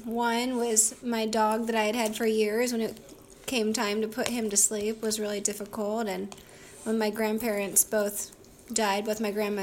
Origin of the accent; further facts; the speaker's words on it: Washington, United States; and really liked growing up near Seattle on a lake. So we would play in the water a lot.